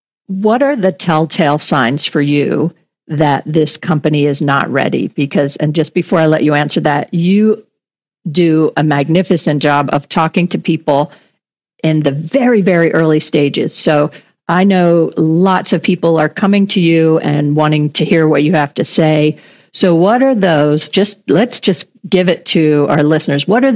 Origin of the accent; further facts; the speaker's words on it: United States; See, I'm an American.